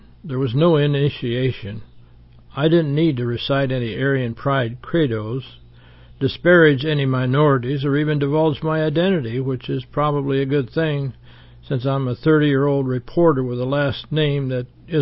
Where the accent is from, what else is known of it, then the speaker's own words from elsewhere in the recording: Ireland; All right, I'm from Ireland.